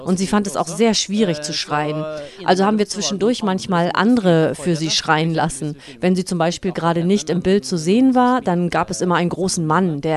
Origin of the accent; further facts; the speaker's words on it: Norway; Und dann gab es eine große Untersuchung, die ergab, dass Norwegen, wo ich herkomme, ein sehr konformes Land ist